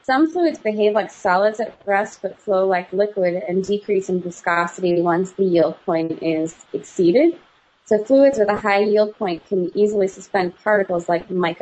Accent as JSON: {"language": "English", "region": "Midwest", "country": "United States", "said": "I think we're both from the Midwest."}